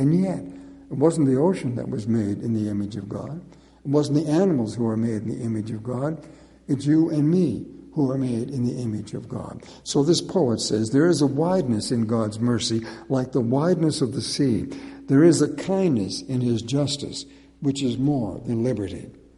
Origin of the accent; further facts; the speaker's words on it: Nova Scotia, Canada; I've often done it when I grew up in Nova Scotia and was in Nova Scotia